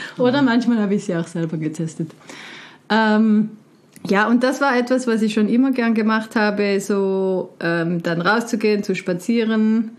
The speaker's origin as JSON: {"language": "German", "region": "Zurich", "country": "Switzerland", "tie": "born there", "also_born_or_lived": "United States", "said": "Ja, also geboren bin ich in Zürich, 1984. Und dann mit halbjährig sind wir in die USA, weil mein Vater da ein Jobangebot hatte. Und dann bin ich die ersten 7 Jahre, wie man in der Psychologie sagt, die prägenden ersten Jahre, bin ich in den USA aufgewachsen."}